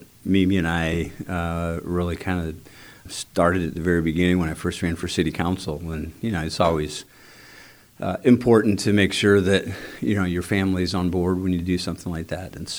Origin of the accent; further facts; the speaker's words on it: Peoria, Illinois, United States; I mean, I've been born and raised in Peoria, and I have no plans to leave. I love this community.